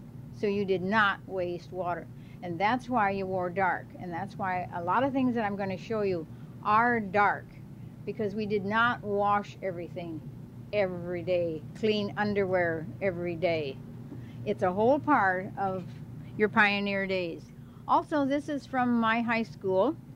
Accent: Wisconsin, United States; I came from Wisconsin, near the capital, Madison, Wisconsin.

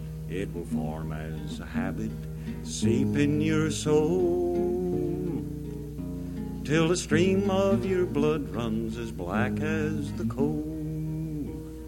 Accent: West Virginia, United States; I made the statement several times that I grew up in West By God, Virginia.

